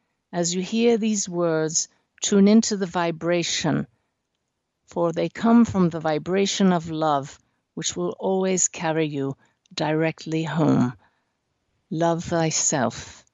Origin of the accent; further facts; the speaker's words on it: Pennsylvania, United States; From Pennsylvania, my home state.